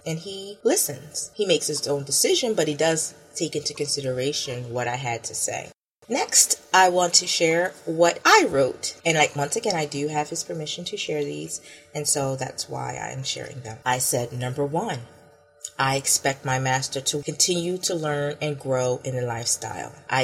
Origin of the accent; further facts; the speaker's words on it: Florida, United States; For instance, I'm from Florida